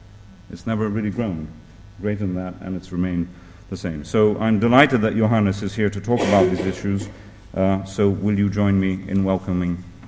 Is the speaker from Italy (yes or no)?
yes; Italy; I was brought up in Italy, it was like walking around Siena.